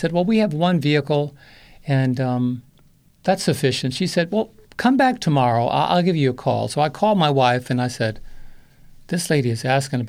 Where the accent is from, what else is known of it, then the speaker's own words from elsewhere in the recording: New York, United States; Now, we're from New York. I mean, I'm from New York originally. My wife is from London.